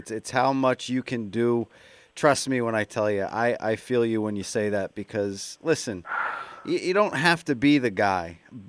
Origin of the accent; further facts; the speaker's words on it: South River, New Jersey, United States; In New Jersey, in central New Jersey, South River.